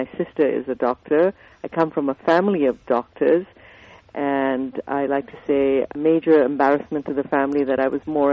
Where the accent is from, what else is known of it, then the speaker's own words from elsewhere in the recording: New Delhi, Delhi, India; That's correct. I went to school in the foothills of the Himalayan mountains